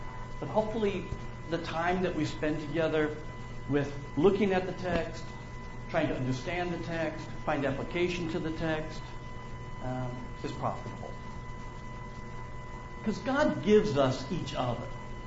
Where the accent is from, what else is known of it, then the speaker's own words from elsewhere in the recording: Chicago, Illinois, United States; I'm from the Chicago area, which isn't all that far